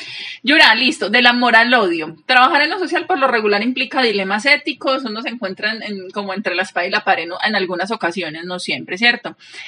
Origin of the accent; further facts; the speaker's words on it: Cartagena, Bolívar, Colombia; born there; yo nací en Cartagena, pero como que, no, no, yo sí me considero como más paisa que Cartagena